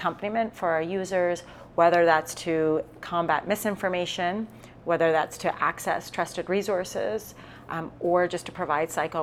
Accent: Canada; I'm Canadian.

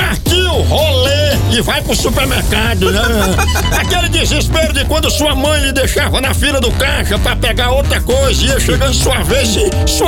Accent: Ceará, Brazil; Eu trouxe meu bonezinho, eu sou cearense.

